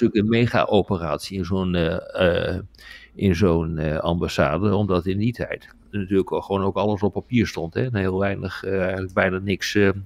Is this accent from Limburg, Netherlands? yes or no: no; Dordrecht, South Holland, Netherlands; born there; Nou, daar ben ik geboren in Dordrecht.